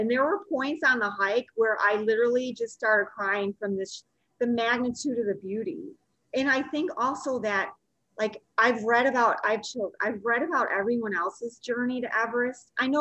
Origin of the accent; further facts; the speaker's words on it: Chicago, Illinois, United States; I'm from Chicago, flatlands, no altitude.